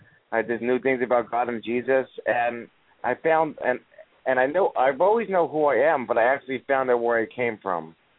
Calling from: New Jersey, United States; I'm calling from New Jersey.

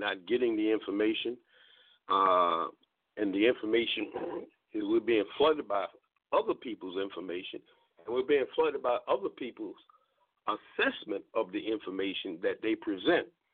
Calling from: Baltimore, Maryland, United States; I'm calling from Baltimore, Maryland.

